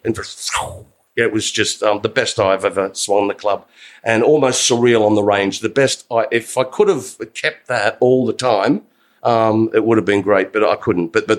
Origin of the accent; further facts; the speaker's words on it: Sydney, New South Wales, Australia; I grew up in Sydney's one of the windiest cities in the whole world